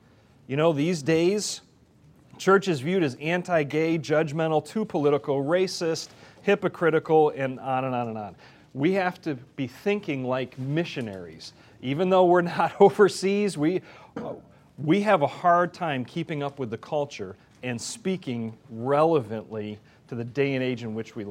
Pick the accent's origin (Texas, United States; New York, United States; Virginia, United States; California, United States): New York, United States; Batavia; I hail from Batavia, New York, which is near Buffalo.